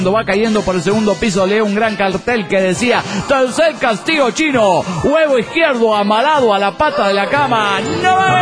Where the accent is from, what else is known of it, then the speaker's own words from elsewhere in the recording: Monterrey, Nuevo León, Mexico; de Monterrey, Nuevo León, México.